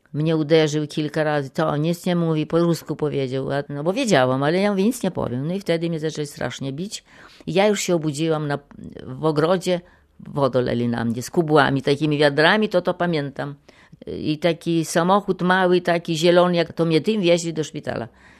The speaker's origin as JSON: {"language": "Polish", "town": "Gołasze Górki", "region": "Podlaskie Voivodeship", "country": "Poland", "tie": "born or raised there", "said": "Wysoko Mazowieckie. Gołasze Górki to jest taka wioska, była bardzo taka kulturalna, nie taka byle jaka. Tam było dużo wykształconych ludzi i także ja w takim miejscu urodziłam się. No. I szkołę tam kończyłam, podstawówkę."}